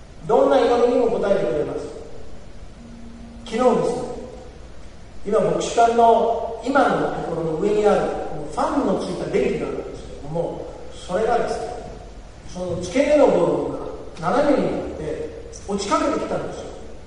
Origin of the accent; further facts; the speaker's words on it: Kokura, Fukuoka, Japan; 九州ですか、私小倉ですよって言ったら